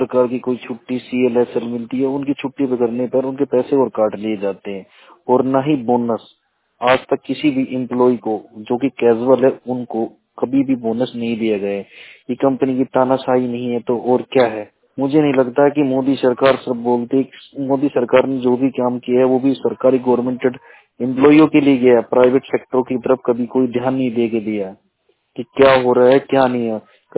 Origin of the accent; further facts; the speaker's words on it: Jatoli, Haryana, India; मैं जटोली हली मंडी पटोदी हरियाणा का रहने वाला हूँ